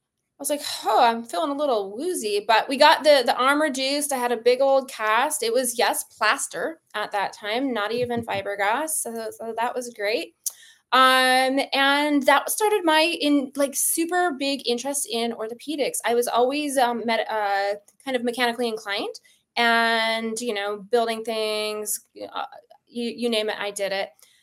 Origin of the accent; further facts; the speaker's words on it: Golden, Colorado, United States; So I grew up in Golden, Colorado, born and raised in Golden, Colorado